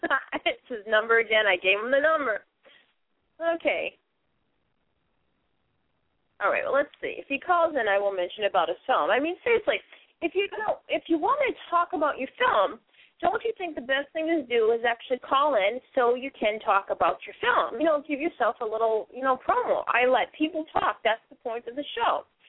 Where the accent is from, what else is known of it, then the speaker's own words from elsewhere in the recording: Massachusetts, United States; accent: Boston; Unless you like hearing my Boston accent.